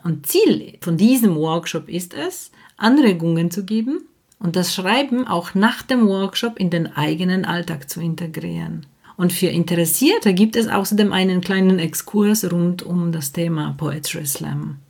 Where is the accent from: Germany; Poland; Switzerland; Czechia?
Poland; German is a second language; Ja, und ich komme aus Polen